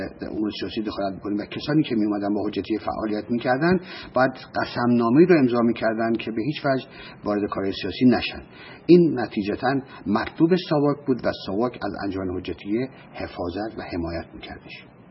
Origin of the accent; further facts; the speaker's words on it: Tehran, Tehran Province, Iran; پدرم بالاخره در تهران کاری یافت و من در 2 سالگی با خانوادم به تهران اومدیم و در تهران من بزرگ شدم. در تهران من به مدرسه رفتم و خانواده من خانواده بسیار بسیار مذهبی و در این حال فقیری بودن.